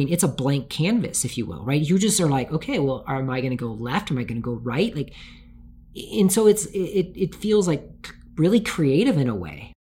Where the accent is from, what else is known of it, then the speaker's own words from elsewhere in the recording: Tacoma, Washington, United States; I grew up in Tacoma, Washington.